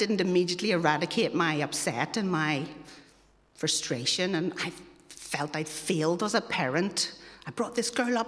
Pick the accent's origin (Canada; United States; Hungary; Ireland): Ireland; So I'm Irish, so when it's sunny, you go to the beach.